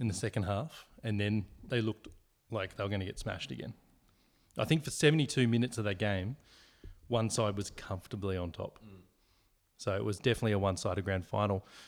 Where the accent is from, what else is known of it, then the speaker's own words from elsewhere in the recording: Australia; I'm Australian